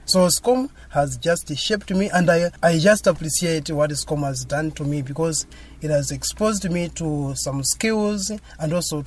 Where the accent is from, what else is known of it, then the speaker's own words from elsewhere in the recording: Southern Region, Malawi; now in Blantyre, Malawi; I'm from Chirazu, but currently I'm staying in Blantyre for studies.